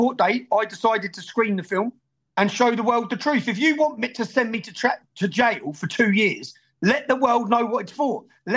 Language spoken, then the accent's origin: English; England, United Kingdom; I failed in my job as an Englishman, and I failed in my job as a journalist, and I failed the British public.